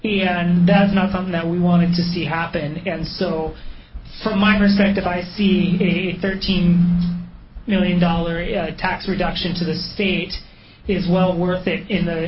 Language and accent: English; Lynden, Washington, United States; I'm from Linden.